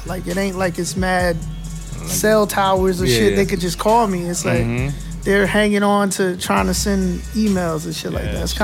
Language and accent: English; Newark, New Jersey, United States; So for me, growing up in Newark was beautiful.